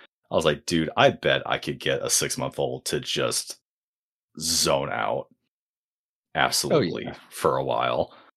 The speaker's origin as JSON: {"language": "English", "region": "Oregon", "country": "United States", "tie": "born or raised there", "said": "I think about that sometimes with the snow and like growing up in Oregon"}